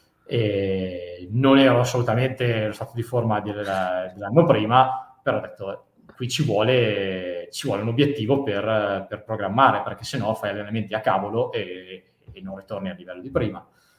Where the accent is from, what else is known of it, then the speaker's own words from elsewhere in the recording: Lodi, Lombardy, Italy; gli ho detto ma guarda che io sono di Lodi